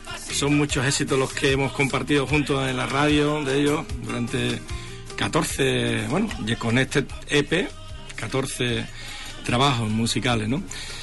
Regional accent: Hinojos, Andalusia, Spain; porque decir que soy de Hinojo

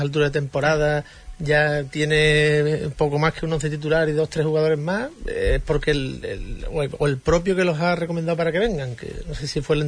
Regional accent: Huelva, Andalusia, Spain; also born or lived in Minas de Río Tinto / La Palma del Condado; tengo sangre berrocaleña, nací en Minas de Río Tinto, viví hasta los 10 meses en La Palma del Condado, mi mujer de Valverde, o sea que yo digo siempre que soy de Huelva capital como el que nació en la Plaza de las Mojas

